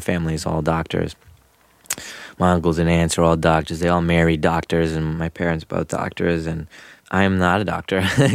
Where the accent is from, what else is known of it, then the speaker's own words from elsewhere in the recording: United States; learning about my culture because I'm so American.